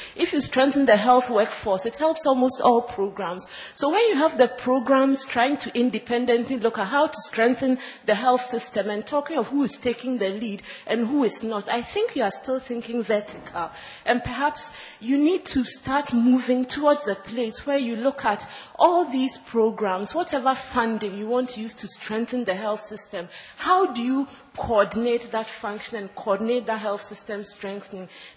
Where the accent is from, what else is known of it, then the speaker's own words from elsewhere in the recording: Ghana; I'm from Ghana.